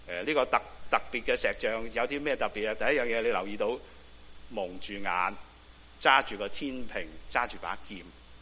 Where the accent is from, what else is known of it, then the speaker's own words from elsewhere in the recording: China; 关系特权在我们里面比比皆是，在我们中国人里面比比皆是。